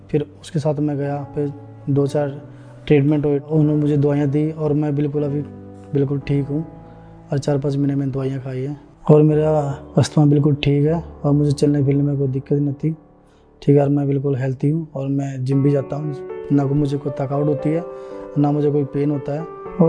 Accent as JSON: {"language": "Hindi", "region": "Chandigarh", "country": "India", "said": "और मैं चंडीगढ़ से हूँ"}